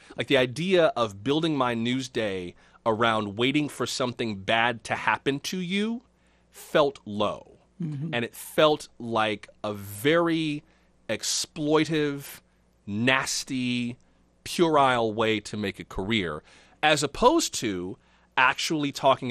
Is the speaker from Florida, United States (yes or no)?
yes; Florida, United States; I love Georgia. I'm from Florida.